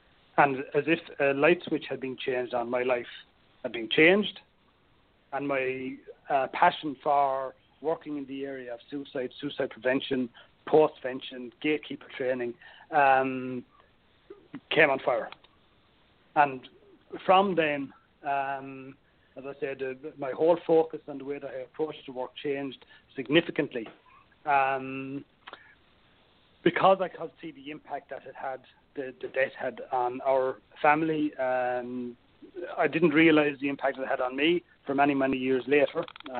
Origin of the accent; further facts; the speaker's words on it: Enniscorthy, Leinster, Ireland; which was in the mental health services, away from my hometown of Enniscorthy. Now, it was interesting when as I was growing up, the school that I went to was directly across the river from the local psychiatric hospital.